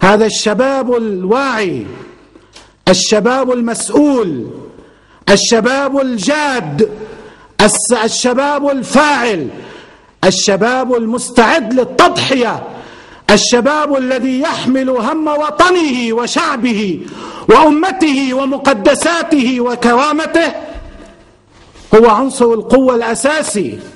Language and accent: Arabic; Lebanon; تجاربنا في لبنان كلبنانيين